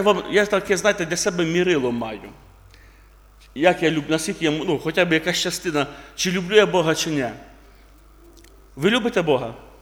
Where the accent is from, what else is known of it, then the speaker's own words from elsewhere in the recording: Poltava Oblast, Ukraine; also born or lived in Kalyta; З півроку до 6 років я тут виріс в Калиті. Є така Калита, да? Я там жив з батьками, потім переїхали ми в Полтавську область.